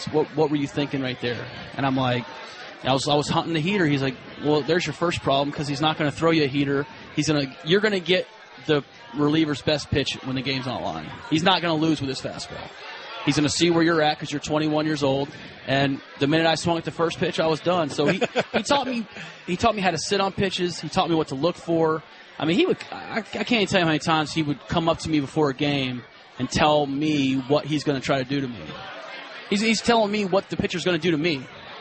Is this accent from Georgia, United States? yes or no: yes; Atlanta, Georgia, United States; I mean, I grew up in Atlanta.